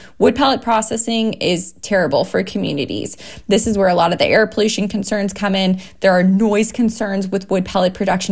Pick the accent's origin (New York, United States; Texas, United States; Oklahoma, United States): Texas, United States; In my home state of Texas, one fire broke out in the community of Port Arthur, and it burned for nearly 100 days.